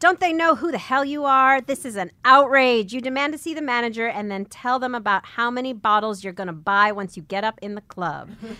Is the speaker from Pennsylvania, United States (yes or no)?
no; Rochester, New York, United States; born there; I was born in Rochester, New York.